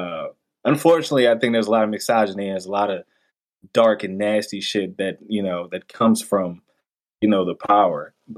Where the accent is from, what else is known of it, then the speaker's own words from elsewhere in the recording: Lafayette, Louisiana, United States; got me into a CVS affiliate in my hometown, Lafayette, which led me into becoming a videographer for like news, hard news stories